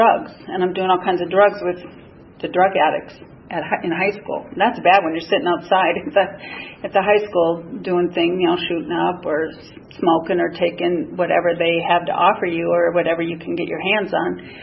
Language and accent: English; Minnesota, United States; And I'm from Minnesota, excuse me, I forgot to tell you that.